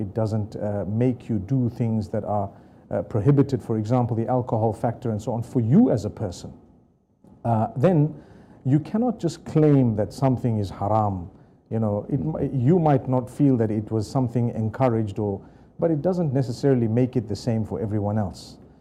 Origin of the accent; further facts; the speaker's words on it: Zimbabwe; I was born in Zimbabwe, raised in Zimbabwe. We schooled in the British schools or local schools which had the British flavor because